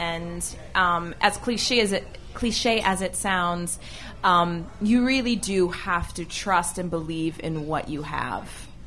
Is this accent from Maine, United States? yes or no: yes; Maine, United States; also born or lived in New York; I grew up, I'm from Maine originally. I grew up dancing hardcore, you know, in ballet class every single day.